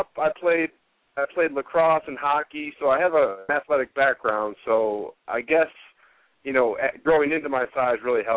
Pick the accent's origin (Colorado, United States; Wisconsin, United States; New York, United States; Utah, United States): New York, United States; Rochester; I'm from Rochester, New York, and this is where I learned, and this is where I've kind of perfected my craft.